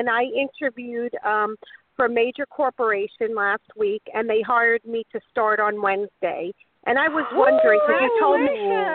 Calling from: Florida, United States; from Florida.

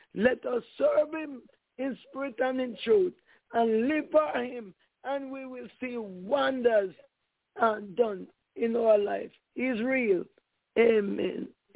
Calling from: Florida, United States; I'm calling from Florida.

